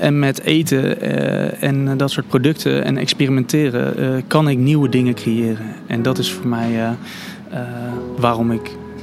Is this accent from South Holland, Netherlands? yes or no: yes; The Hague, South Holland, Netherlands; Ik kom uit Den Haag.